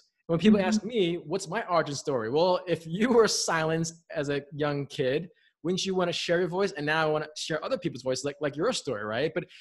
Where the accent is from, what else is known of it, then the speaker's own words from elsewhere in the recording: New York City, New York, United States; I wasn't an immigrant, but my parents were. But growing up in New York City, when I was 6 or 7 years old